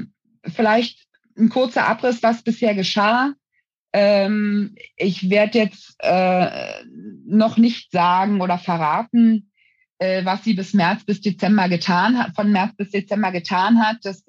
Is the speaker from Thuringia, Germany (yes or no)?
no; Berlin, Germany; nun bin ich gebürtige Berlinerin, habe knapp 40 Jahre in Berlin auch gelebt, in den unterschiedlichsten Stadtbezirken, von irgendwie Pankow bis Neukölln. Und das ist halt meine Heimat.